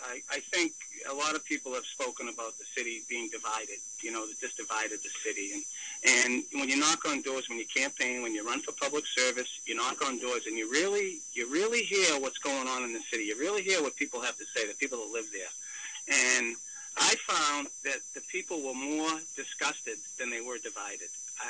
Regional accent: Salem, United States; I was born and raised in Salem.

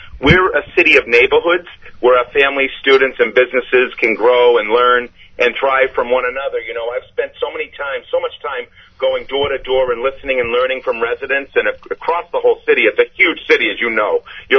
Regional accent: Lynn, Massachusetts, United States; You know, I was born and raised here in Lynn.

